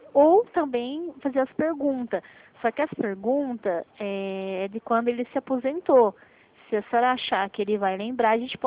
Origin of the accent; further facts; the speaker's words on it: São Paulo, Brazil; Eu sou do interior de São Paulo.